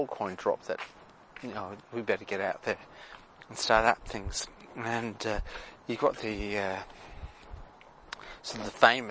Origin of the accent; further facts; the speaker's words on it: Australia; Look, I'm just an Aussie going through this